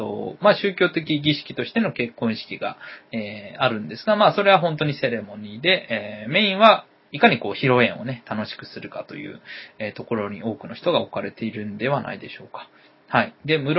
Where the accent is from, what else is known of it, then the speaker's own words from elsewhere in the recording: Beppu, Oita, Japan; 親が、大分県の臼杵市、母親が、大分県の別府市出身なんですが、僕は、別府市、で育ちました。